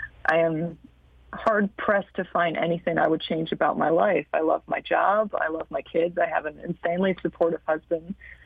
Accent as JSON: {"language": "English", "town": "Ann Arbor", "region": "Michigan", "country": "United States", "tie": "born or raised there", "said": "You know, I'm an Ann Arbor kid. I grew up in Ann Arbor."}